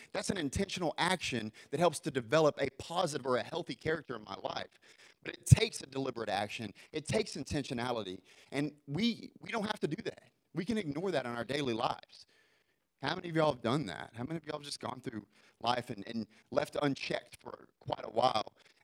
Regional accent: Houston, Texas, United States; Houston's dealing with it again, my hometown. I have so many friends that are seeing the ramifications of the path of least resistance.

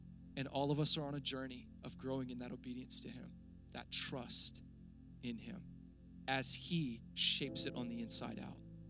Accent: United States; I lived in hotel rooms most of my life. I grew up around the United States.

